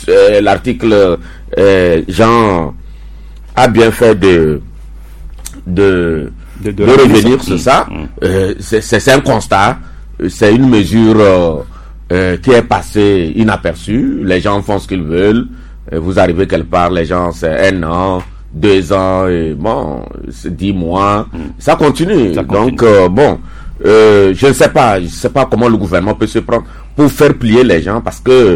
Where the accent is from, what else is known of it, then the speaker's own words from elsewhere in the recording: Togo; Bon, le péché originel chez nous au Togo